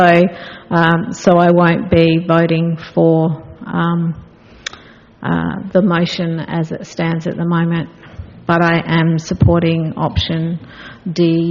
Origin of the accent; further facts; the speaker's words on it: Milang, South Australia, Australia; Goolwa does it on behalf of the whole of Alexandrina, so including Malang, which is my hometown, and the riverboat heritage there.